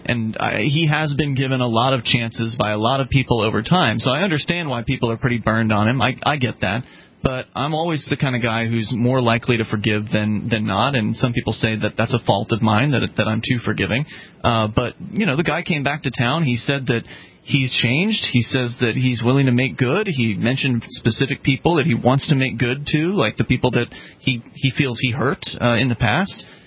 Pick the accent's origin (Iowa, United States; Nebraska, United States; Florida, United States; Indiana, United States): Florida, United States; Sarasota; again, I come from Sarasota, Florida